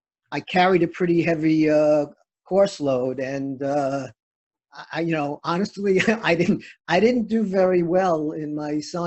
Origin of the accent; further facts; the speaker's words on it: New York, United States; I spent probably the first 25 years of my life in a square mile. I moved from Pominock to Aguilar Gardens, and then when I got married, we lived in Campus Hall.